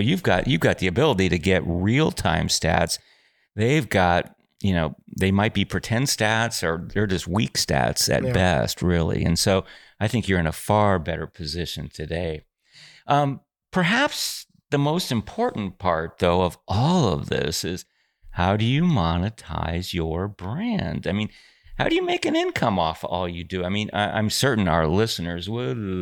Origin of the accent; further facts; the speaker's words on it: Chicago, Illinois, United States; growing up in Chicago, I never would have thought of sending money to Steve Dahl